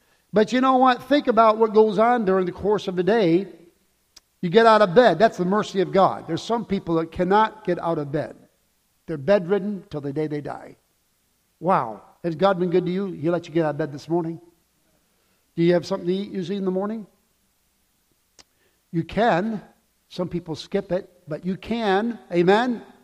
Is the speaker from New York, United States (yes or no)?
yes; New York, United States; Well, I was raised in New York State too, so I know what that's all about.